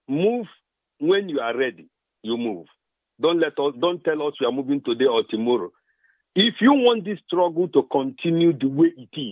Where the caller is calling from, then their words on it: Trondheim, Trøndelag, Norway; I'm calling from Trondheim in Norway, the coordinator of Trondheim in Norway.